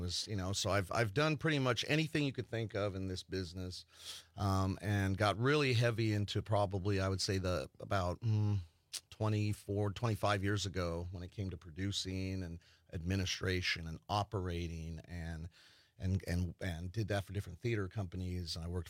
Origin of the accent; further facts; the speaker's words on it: Las Vegas, Nevada, United States; now in Wisconsin, United States; Well, I'm originally not from Wisconsin. I'm from Las Vegas, Nevada.